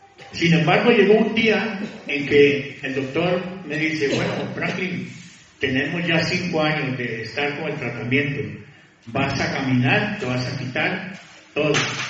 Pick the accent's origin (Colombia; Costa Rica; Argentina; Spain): Costa Rica; Yo soy de Costa Rica